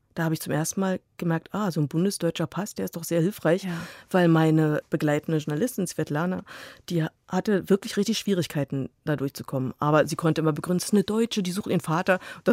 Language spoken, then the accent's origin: German; Berlin, Germany; wo kommen Sie her? Und ich so, aus Berlin? Ostberlin?